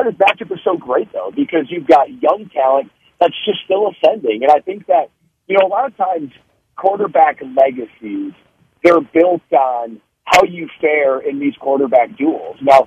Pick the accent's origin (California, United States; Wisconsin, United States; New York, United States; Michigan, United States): Wisconsin, United States; So I grew up in Wisconsin, grew up a Packer fan